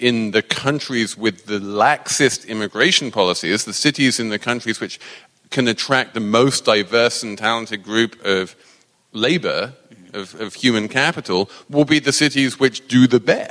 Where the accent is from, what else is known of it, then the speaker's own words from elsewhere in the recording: New York, United States; As a New Yorker, I am completely down with this. We can we can pick and choose who we want in New York.